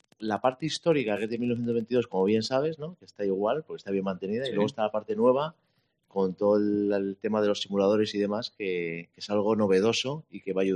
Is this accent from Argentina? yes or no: no; Madrid, Community of Madrid, Spain; Yo soy de Madrid, ¿no?